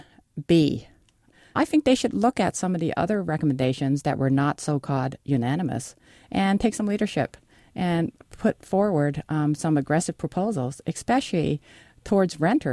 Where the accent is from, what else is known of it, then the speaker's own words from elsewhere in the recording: Philadelphia, Pennsylvania, United States; Well, I think I grew up in Philadelphia